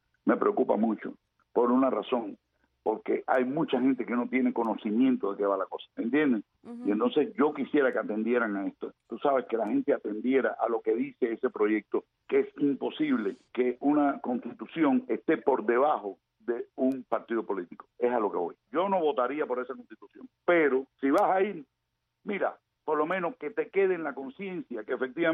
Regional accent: Colombia; Sí, pero yo vengo de Colombia.

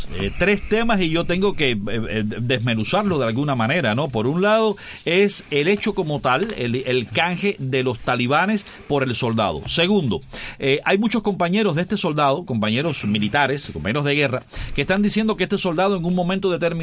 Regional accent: Cuba; nosotros somos cubanos.

